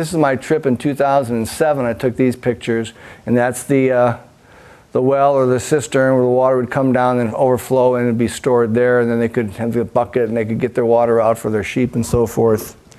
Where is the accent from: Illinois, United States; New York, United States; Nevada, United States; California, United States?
Illinois, United States; Chicago; Okay, now, I grew up in Chicago. So my perception of farming wasn't that good even in Illinois.